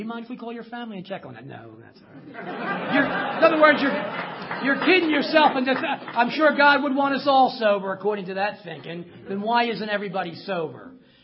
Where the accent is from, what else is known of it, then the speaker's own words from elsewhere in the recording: Philadelphia, Pennsylvania, United States; When I was growing up in Southwest Philly, my dad never sat me down and said … here's the secret to life.